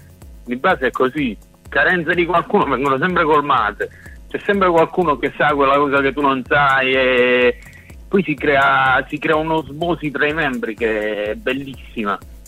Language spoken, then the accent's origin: Italian; Apulia, Italy; perché noi siamo pugliesi, siamo dalla provincia di Foggia, siamo poi in pieno Tavoliere, veniamo dai paesini piccolissimi.